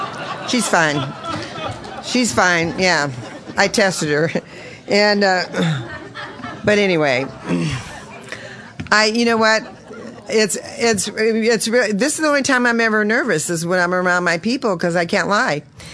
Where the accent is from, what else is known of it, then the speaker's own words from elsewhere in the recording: Reno, Nevada, United States; I mean, we're from Reno, right?